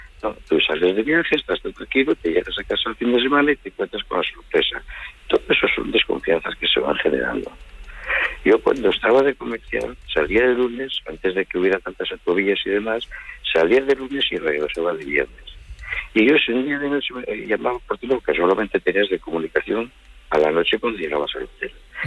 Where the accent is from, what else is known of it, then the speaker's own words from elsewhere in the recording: Asturias, Spain; Yo soy de Asturias y yo voy a todo el norte de España.